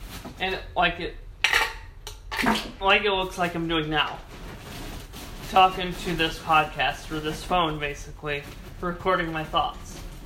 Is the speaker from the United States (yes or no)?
yes; Michigan, United States; moved away as an adult; I went back to my hometown in Michigan, and it didn't take 1 to 2 days to realize that I have it way better here.